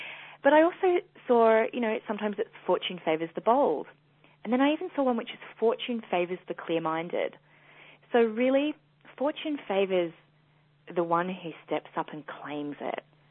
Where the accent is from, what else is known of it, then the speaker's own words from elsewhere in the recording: Australia; you might know that I'm Australian, or my accent might come as a complete shock to you